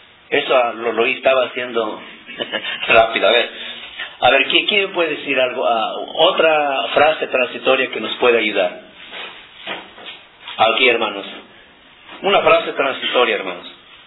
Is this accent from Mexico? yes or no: yes; Mexico; first language Nahuatl; Spanish is a second language; el náhuatl es mi idioma materno.